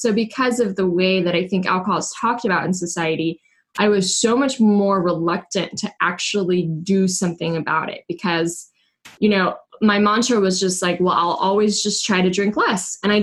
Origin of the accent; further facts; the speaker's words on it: California, United States; So I grew up in California, and as a young adult, came to be quite a partier